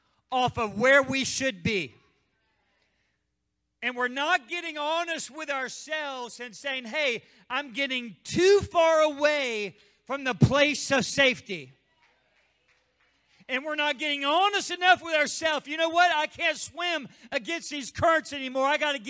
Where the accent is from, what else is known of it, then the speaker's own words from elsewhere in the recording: Miami, Florida, United States; started swimming before the age of 2, and that's just how it was growing up in Miami, Florida.